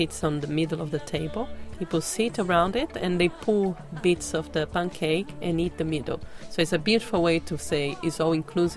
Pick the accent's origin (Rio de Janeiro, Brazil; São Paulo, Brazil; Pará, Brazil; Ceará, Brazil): Rio de Janeiro, Brazil; English is a second language; I am from Rio de Janeiro in Brazil